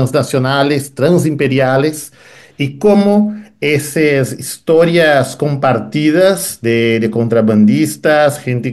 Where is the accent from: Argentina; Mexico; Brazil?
Brazil; South Region; Spanish is a second language; yo soy del sur de Brasil, en una región a donde las dinámicas de frontera son muy importantes de forma identitaria, económica, política.